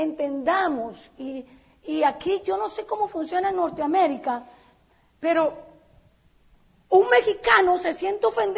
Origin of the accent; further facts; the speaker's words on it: Costa Rica; Yo me casé con un mexicano. Yo soy costarricense.